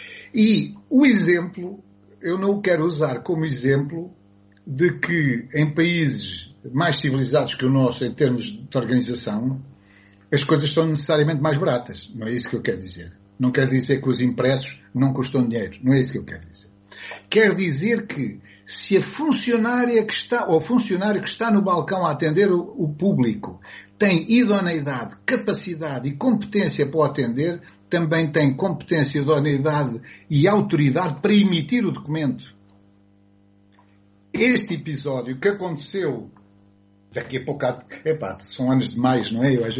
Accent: Portugal; Eu sou português, não é? Nascido já há mais de 6 décadas e, portanto, tenho as qualidades e os defeitos, espero eu, de todos os meus concidadãos. E vivendo no estrangeiro

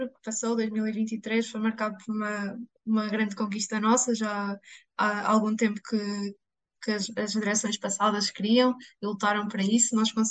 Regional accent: Espinho, Aveiro, Portugal; eu sou de Espinho, pronto, relativamente perto aqui da Aveiro. Pronto, eu vim para cá em 2019 estudar licenciatura em biotecnologia

